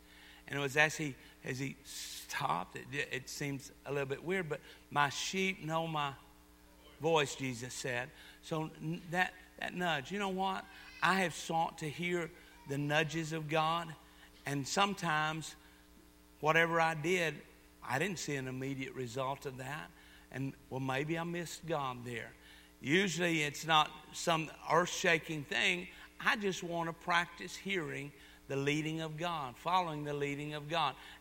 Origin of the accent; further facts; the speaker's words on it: Texas, United States; I am actually from McLennan County in Texas. For anybody that wanted to know, I'm not from the backwoods of Georgia somewhere in the boonies.